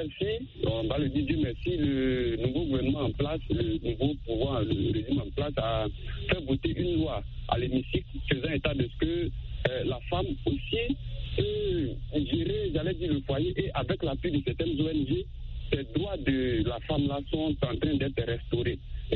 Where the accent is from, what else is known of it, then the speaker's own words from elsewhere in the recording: Côte d’Ivoire; comme chez moi en Côte d'Ivoire